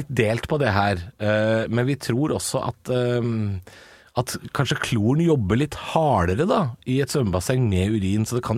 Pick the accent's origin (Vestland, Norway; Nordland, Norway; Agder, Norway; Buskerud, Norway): Buskerud, Norway; Drammen; da jeg vokste opp i Drammen på 90-tallet